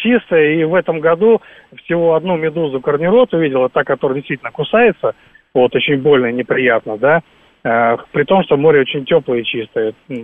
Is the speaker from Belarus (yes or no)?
no; Crimea, Ukraine; now in Moscow, Russia; Более того, я сам из Крыма, в принципе, теперь живу в Москве.